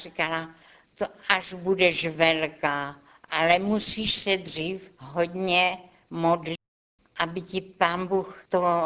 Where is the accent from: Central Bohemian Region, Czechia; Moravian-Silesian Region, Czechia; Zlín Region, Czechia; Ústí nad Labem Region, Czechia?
Central Bohemian Region, Czechia; Třebsko; Z dětství si pamatuju ve Třebsku, okres Příbram.